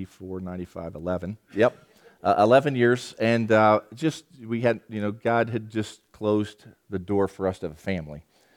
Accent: Pennsylvania, United States; when you grow up in the East Coast, I grew up in Pennsylvania

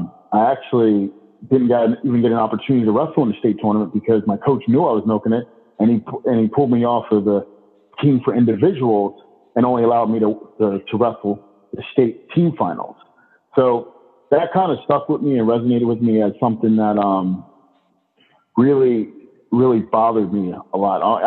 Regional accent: Delaware, United States; Well, actually, I'm from Delaware, that's on the East Coast.

